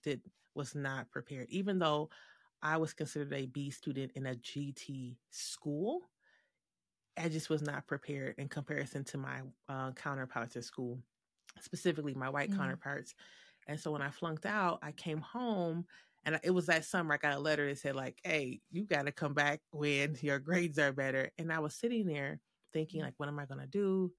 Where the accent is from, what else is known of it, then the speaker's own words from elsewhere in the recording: Detroit, Michigan, United States; moved away as an adult; I was graduating from college in Michigan, and I'm from Detroit, Detroit Public Schools was closing tons of schools.